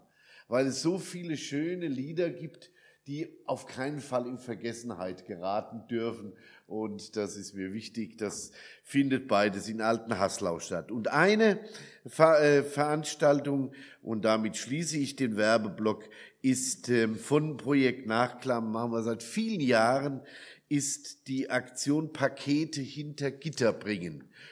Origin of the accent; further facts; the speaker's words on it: Niedermittlau, Hesse, Germany; Und ich stamme aus Niedermittlau, das ist da bei Gelnhausen.